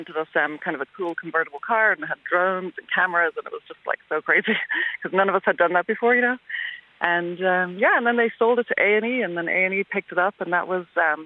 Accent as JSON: {"language": "English", "town": "Mullingar", "region": "Leinster", "country": "Ireland", "tie": "born or raised there", "also_born_or_lived": "Dublin", "said": "So I was born in Mullingar, actually in Dublin, but from Mullingar, and my family lived near Multifarnham."}